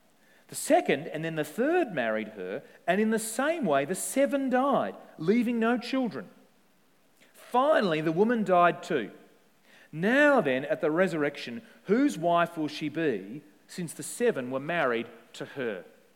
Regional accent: Tasmania, Australia; recently in Tasmania, my home state, in a town not actually very far from where I grew up

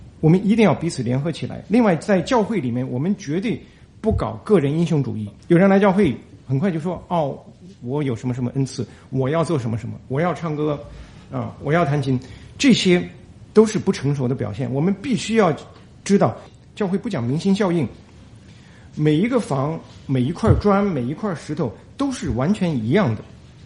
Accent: China; now in Chicago, United States; 问我从哪里来。我说从中国来的。

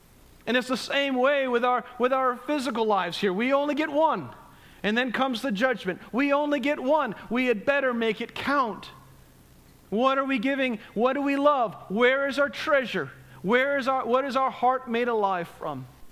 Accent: Connecticut, United States; Years ago, I grew up in Connecticut, and we were right on the coast

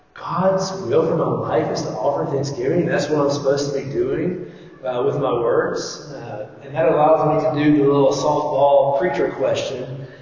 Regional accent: the South, United States; I know I'm from the South, from the backwoods, and I just don't know how hard life can be

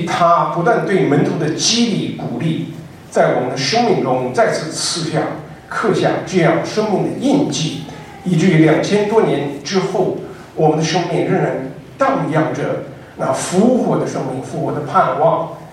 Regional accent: Inner Mongolia, China; 我小的时候在内蒙古长大，我们做过风筝，放过风筝，也断过风筝

